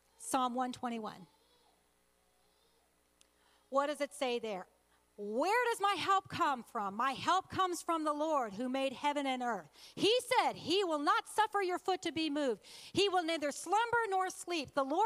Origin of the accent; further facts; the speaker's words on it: Dallas, Texas, United States; I grew up in Texas, the first 5 years of my life. Texas is a dry, hot place where we lived. I was born in Dallas, hence the Dallas Cowboys.